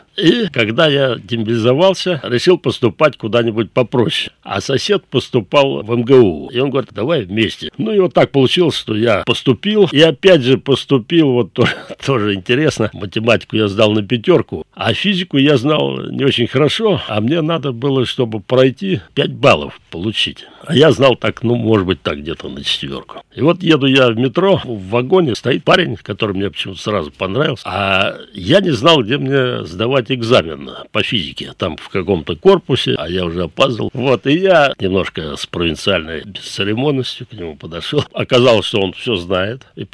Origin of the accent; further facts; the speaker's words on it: Noginsk, Moscow Oblast, Russia; я коренной ногинец, родился в городе Ногинске